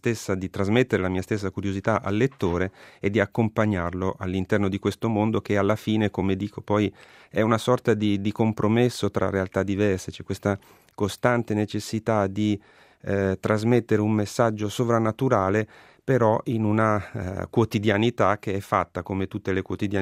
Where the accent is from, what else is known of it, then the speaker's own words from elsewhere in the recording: Milan, Lombardy, Italy; now in Rome, Italy; Venendo io da fuori e venendo da Milano, fin dall'inizio ho vissuto tutta